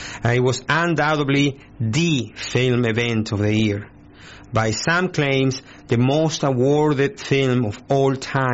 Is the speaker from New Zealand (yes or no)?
no; Argentina; from Argentina, my home country.